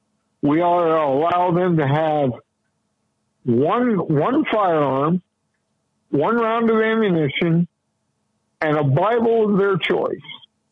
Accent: Indianapolis, Indiana, United States; Unfortunately, in my hometown of Indianapolis, the John Bitch Society.

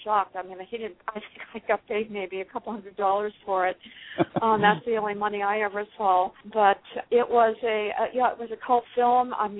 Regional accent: Washington, District of Columbia, United States; Actually, I was raised in Washington, D.C. We were from England.

